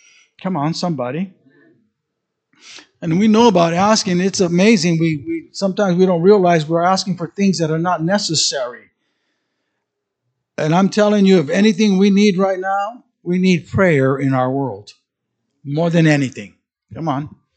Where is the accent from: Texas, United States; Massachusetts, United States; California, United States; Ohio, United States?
California, United States; And I'm a California born and raised. Can't stand it today, but I'm a Californian.